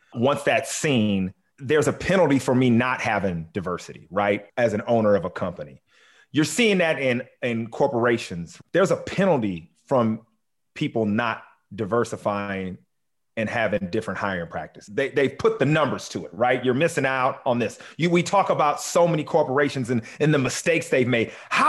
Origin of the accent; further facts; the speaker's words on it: Long Beach, California, United States; I'm from Long Beach, California. I own a team.